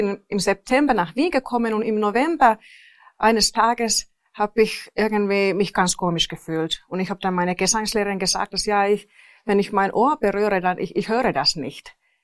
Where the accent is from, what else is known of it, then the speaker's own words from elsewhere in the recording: Helsinki, Uusimaa, Finland; now in Austria; Also ich komme aus Helsinki, aber ich bin schon sehr lange in Österreich, aber ich bin in Helsinki aufgewachsen.